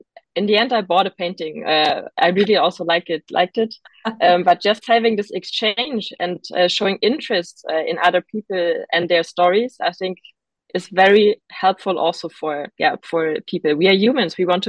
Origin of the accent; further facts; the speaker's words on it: Berlin, Germany; that changed from when I grew up in Berlin as a kid